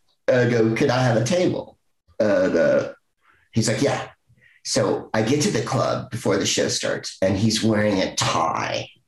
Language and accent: English; San Francisco, California, United States; Obviously, I'm from San Francisco, and Kamala's a big Bay Area person for 1,000 years.